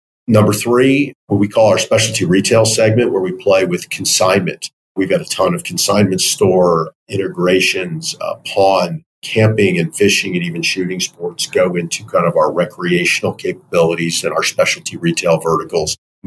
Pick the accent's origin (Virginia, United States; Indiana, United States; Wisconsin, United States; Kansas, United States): Virginia, United States; So I grew up in Northern Virginia, a suburb of Washington, D.C.